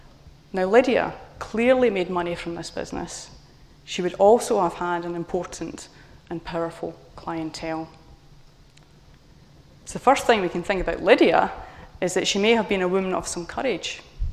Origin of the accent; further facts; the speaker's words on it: Scotland, United Kingdom; However, I had a secret weapon. I'm Scottish. We blether.